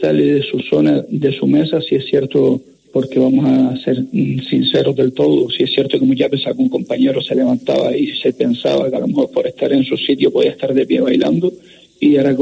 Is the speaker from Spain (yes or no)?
yes; Las Palmas, Canary Islands, Spain; Si somos de Las Palmas, no íbamos a ir a otro lado con la que está cayendo.